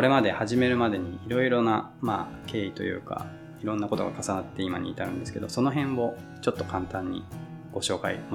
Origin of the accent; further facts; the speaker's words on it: Shizuoka, Japan; also born or lived in Tokyo; 東京から地元静岡に戻り起業、今は田舎で暮らす2人